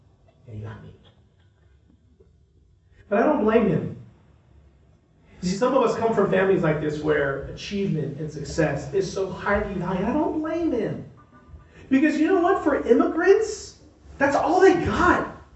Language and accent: English; Los Angeles, California, United States; I was just new to the Bay Area. I grew up in Los Angeles. I was a freshman in Berkeley.